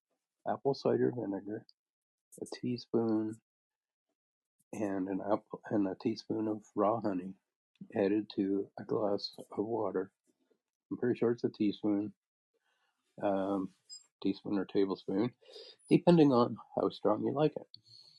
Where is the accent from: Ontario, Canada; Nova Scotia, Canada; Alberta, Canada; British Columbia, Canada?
Nova Scotia, Canada; Little River; I'm from Yarmouth County, Nova Scotia, in the village of Little River, Yarmouth County, Nova Scotia